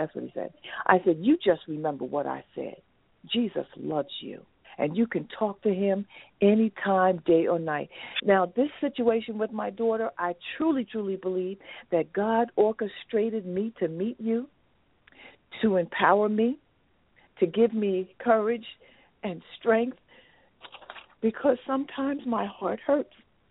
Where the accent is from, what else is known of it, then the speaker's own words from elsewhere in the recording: New Jersey, United States; I am also from New Jersey.